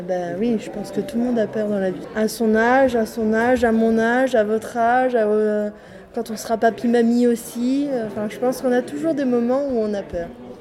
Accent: Nouvelle-Aquitaine, France; now in Blois, France; En Creuse, ouais.

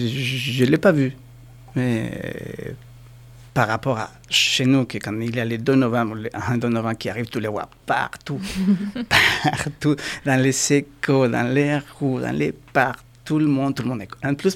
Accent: Mexico; Chez nous, au Mexique, à la base

